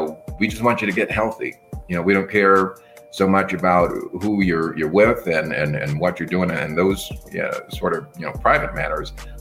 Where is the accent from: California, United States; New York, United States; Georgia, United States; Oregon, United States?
New York, United States; Rochester; moved away; Rochester, New York, and I had the wisdom to relocate. I love Rochester, I love New York, but it was just too darn cold.